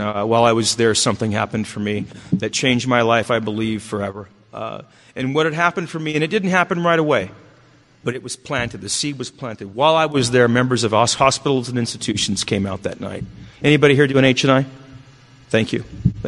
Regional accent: North Hollywood, California, United States; I'm from L.A., but I don't swing that way. You know, I'm from North Hollywood, not West Hollywood.

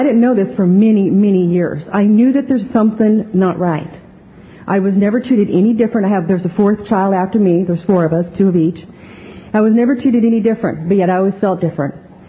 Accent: California, United States; I grew up in a stone's throw away from here, born and raised in Imperial Valley.

